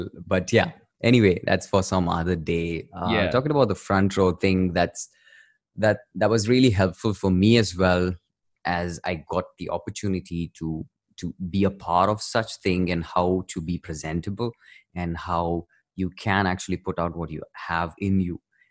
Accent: India; some of them even didn't know that I was from India.

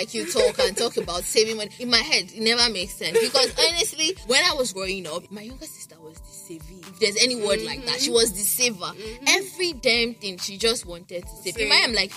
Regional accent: Nigeria; You know, making money in this generation as a Nigerian, it's not easy something.

